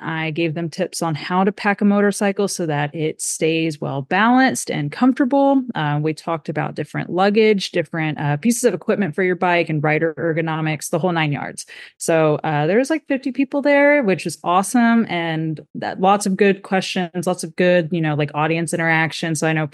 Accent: Texas, United States; I learned how to ride in the Texas Hill Country. And yeah, I'm a Texan.

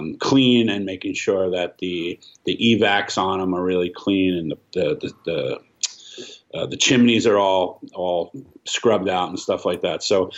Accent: Brooklyn, New York, United States; I'm trying to just cook the best food I can from my memories of the things I love the most growing up in Brooklyn, using authentic, archaic cooking techniques on all wood fire.

